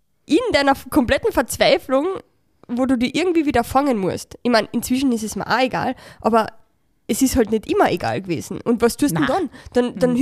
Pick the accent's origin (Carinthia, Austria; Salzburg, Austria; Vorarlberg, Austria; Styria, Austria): Carinthia, Austria; wie man weiß als Kärntner